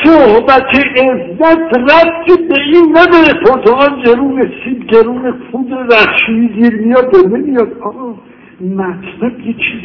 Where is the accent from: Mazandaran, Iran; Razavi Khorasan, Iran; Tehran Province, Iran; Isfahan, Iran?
Tehran Province, Iran; Tehran; من بچه تهرانم، سنم هم از همه شما بیشتره،